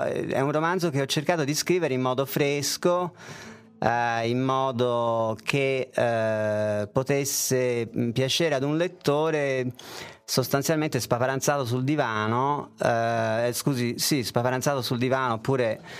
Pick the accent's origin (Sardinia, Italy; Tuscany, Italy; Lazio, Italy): Tuscany, Italy; Florence; sono nato e cresciuto a Firenze, sono mezzo americano